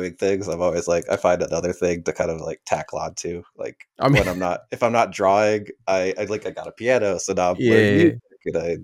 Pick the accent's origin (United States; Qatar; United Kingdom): United States; Michigan; also born or lived in Chicago / Georgia / South Carolina; Originally I'm from Michigan, but I've jumped around. I've been everywhere. I've been like living in Chicago and Georgia. I think the last, where I was before was South Carolina.